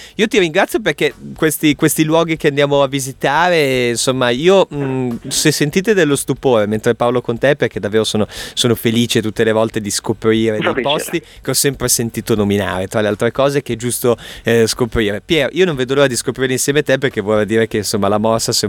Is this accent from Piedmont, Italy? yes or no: yes; Castelnuovo Scrivia, Piedmont, Italy; Io sono di Castelnuovo Scrivia